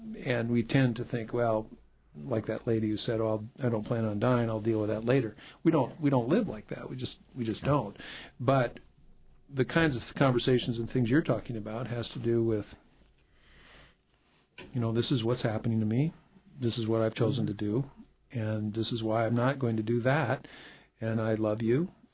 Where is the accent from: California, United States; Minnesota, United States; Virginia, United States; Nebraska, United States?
Nebraska, United States; I remember when I grew up in Nebraska, I went to a truck stop.